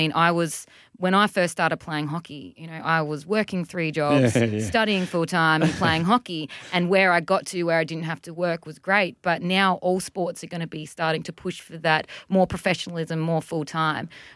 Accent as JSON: {"language": "English", "country": "Australia", "said": "But I'm Australian, unfortunately. Luckily, I'm Australian"}